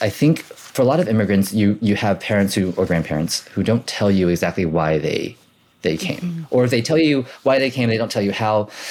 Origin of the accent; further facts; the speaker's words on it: Hong Kong; But it's like, growing up in Hong Kong, there's a large Filipino population.